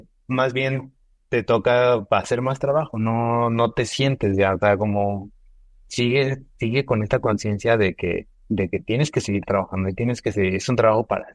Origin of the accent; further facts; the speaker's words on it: Zumpango, State of Mexico, Mexico; lo encontramos justamente en Zumpango, de donde yo soy.